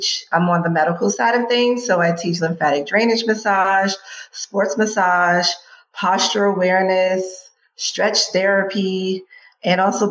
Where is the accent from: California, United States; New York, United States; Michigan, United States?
New York, United States; New York City; now in Phoenix, United States; I currently live in Phoenix, Arizona, born and raised in the Bronx, New York, and I am a certified athletic trainer.